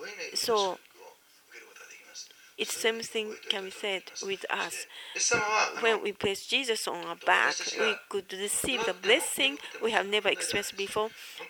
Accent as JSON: {"language": "English", "region": "Osaka", "country": "Japan", "second_language": "English", "said": "I'm from Osaka, Kansai area"}